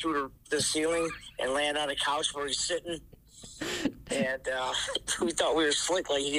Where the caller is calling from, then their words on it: Indiana, United States; I'm actually in Indiana, sitting in my car.